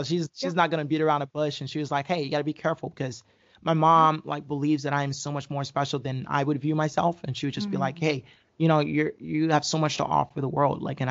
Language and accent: English; Hawaii, United States; growing up in Hawaii, you do assume in a sense that, you know, there's not as much racism in Hawaii